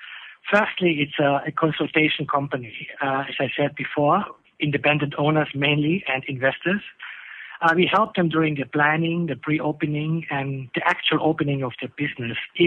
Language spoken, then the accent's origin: English; Austria; now in Thailand; I am actually from Austria, and I do have the privilege to live and work here in Thailand since about 24 years.